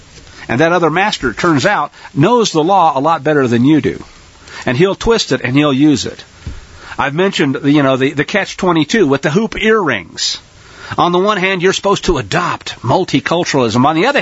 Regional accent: Missouri, United States; I grew up in Missouri.

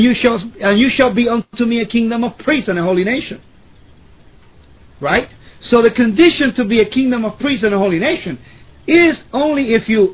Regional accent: Puerto Rico; I'm from Puerto Rico, right? I was born in Puerto Rico. Sephardic Jew from Puerto Rico.

